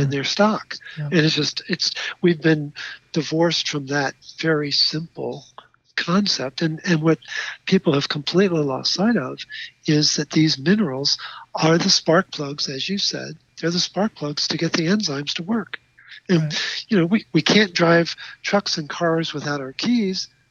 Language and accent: English; Baltimore, Maryland, United States; I'm a city boy. I mean, I grew up in Baltimore.